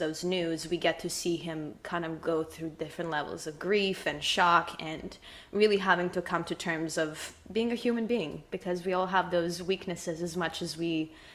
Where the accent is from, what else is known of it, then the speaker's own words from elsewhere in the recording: Serbia; I was born and raised in Serbia. And my whole family's still back there.